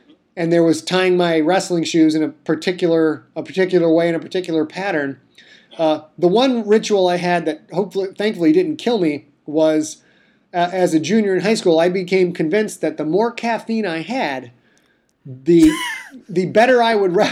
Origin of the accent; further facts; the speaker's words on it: Cheboygan, Michigan, United States; I grew up in Sheboygan.